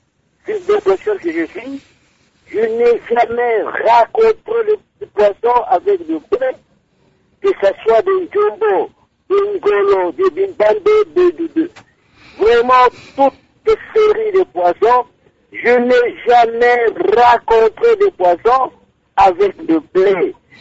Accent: Équateur, DR Congo; Je suis de l'Équateur. Grandi, né et grandi.

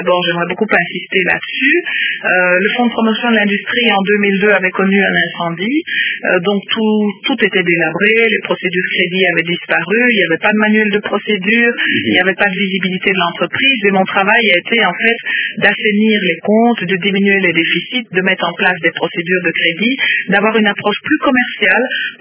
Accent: Kinshasa, DR Congo; born there; je suis née à Kinshasa, je suis de la province de l'Équateur, plus particulièrement du territoire de Bumba, par mon père et par ma mère. Je suis encore de l'Équateur, Mukula

